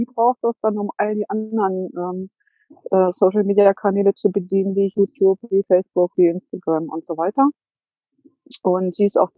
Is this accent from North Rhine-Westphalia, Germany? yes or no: no; Hanover, Lower Saxony, Germany; Ich bin 58 Jahre alt. Ich komme aus Hannover.